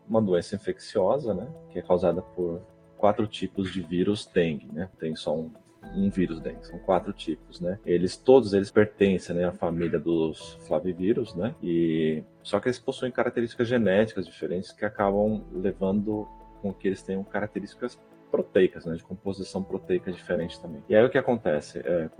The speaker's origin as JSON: {"language": "Portuguese", "region": "São Paulo", "country": "Brazil", "said": "Depois eu sou aqui de São Paulo, né?"}